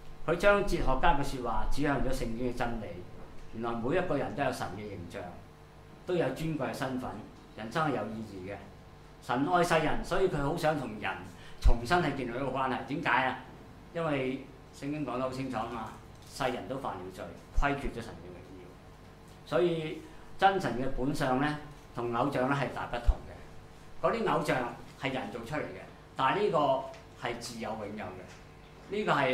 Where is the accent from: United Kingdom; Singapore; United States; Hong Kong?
Hong Kong; 即係好似我哋類似我哋香港咁啦